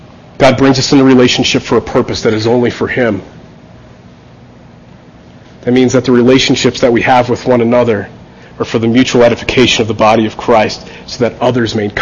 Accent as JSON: {"language": "English", "region": "New Jersey", "country": "United States", "tie": "born or raised there", "said": "For me, as a teenager growing up in New Jersey, the ocean was vast."}